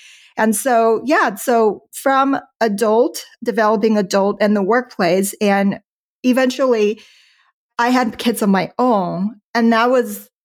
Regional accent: Houston, Texas, United States; moved away as an adult; also born or lived in China; now in Southern California, United States; Yeah. So was born in China, came over to the United States to Houston, Texas.

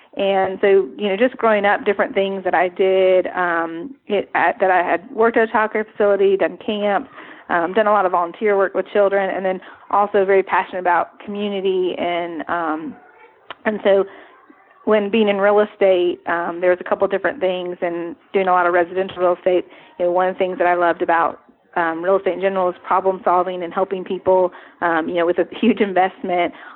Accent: Austin, Texas, United States; now in Greenville, United States; Well, I'm originally from Austin, Texas, and my husband, Tim, is originally from Bowie, Maryland, and we found Greenville via Furman.

